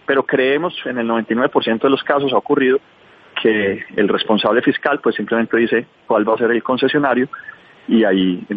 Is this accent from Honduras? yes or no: no; Colombia; somos todos los colombianos.